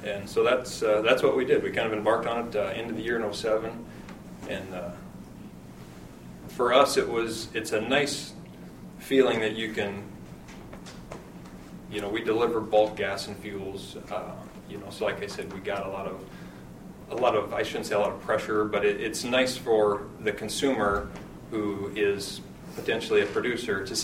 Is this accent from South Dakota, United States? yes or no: yes; Baltic, South Dakota, United States; As he said, I come from Baltic, South Dakota. Small family-owned business, pretty static.